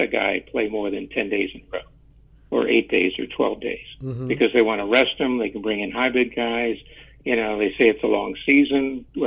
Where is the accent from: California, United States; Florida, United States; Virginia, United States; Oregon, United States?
Florida, United States; Tampa; I was an only child growing up in Tampa, Florida